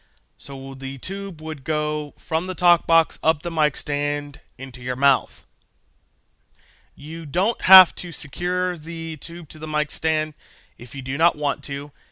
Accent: Kenton, Ohio, United States; Hello everyone … I am from Kenton, Ohio.

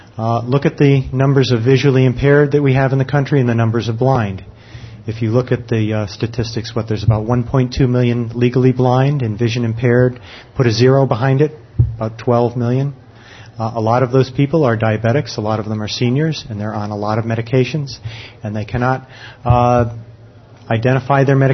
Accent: Connecticut, United States; I'm a pharmacist from Connecticut

